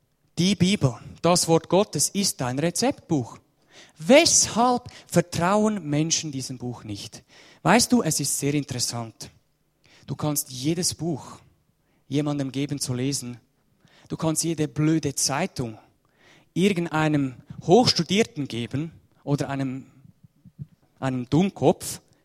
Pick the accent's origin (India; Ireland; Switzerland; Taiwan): Switzerland; Ja, wir Schweizer, wir haben halt unseren Dialekt immer noch.